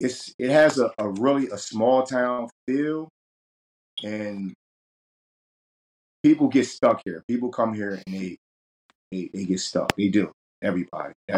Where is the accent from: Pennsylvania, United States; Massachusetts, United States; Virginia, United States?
Pennsylvania, United States; Chester; Yeah, born and raised in Chester, PA.